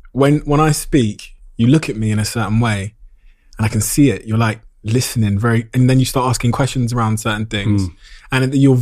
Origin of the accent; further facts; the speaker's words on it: Plymouth, South West England, United Kingdom; me as a young kid growing up in Devon in Plymouth